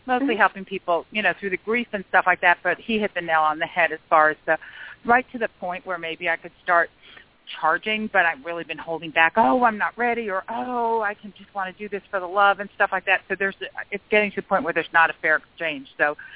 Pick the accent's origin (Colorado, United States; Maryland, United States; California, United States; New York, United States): New York, United States; Yonkers; born there; And I was born in Yonkers. Everybody was talking about the Bronx, so I feel right at home today on the show.